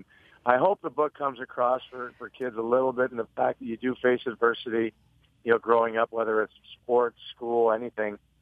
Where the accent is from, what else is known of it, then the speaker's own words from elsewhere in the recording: Chicago, Illinois, United States; it was in a park out about two blocks away from my house, a city called Evergreen Park, just on the border of Chicago in the suburbs.